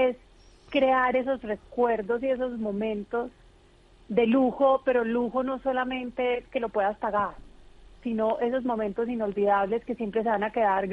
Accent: Colombia; now in Spain; siendo colombiana, entonces es para ayudarles a nuestros coterráneos y a nuestros hermanos latinoamericanos llegar a España

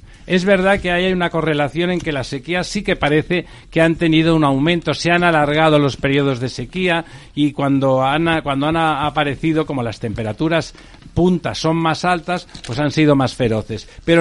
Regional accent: Spain; Digo, no, yo soy de España.

